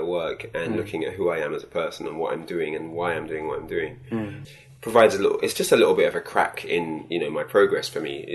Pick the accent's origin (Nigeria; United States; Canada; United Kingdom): United Kingdom; don't know if it's because I'm from the UK. A lot of people say that it's only because I'm British, you know.